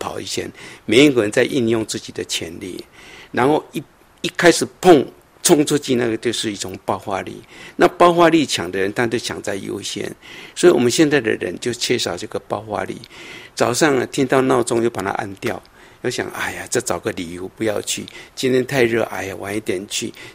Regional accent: Taiwan; 所以我小时候在台湾也是一样

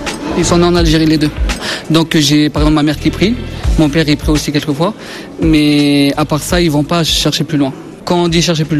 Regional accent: Colombes, Île-de-France, France; À Colombes.

